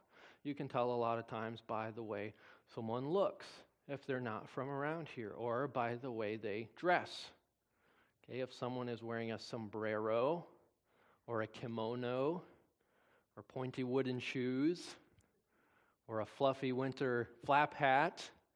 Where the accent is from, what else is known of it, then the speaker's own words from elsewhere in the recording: Wisconsin, United States; now in Indiana, United States; That I live in Indiana, but I'm from Wisconsin.